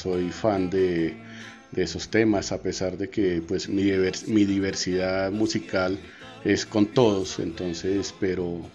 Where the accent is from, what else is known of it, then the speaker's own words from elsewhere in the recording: Tolima, Colombia; que nosotros, el sur del Tolima, también es de este país, que también somos colombianos